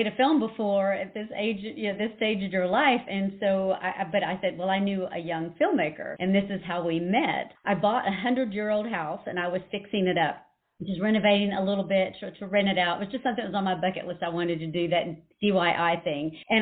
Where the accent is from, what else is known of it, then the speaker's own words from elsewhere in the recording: Texas, United States; We're from Texas, so I had to be big.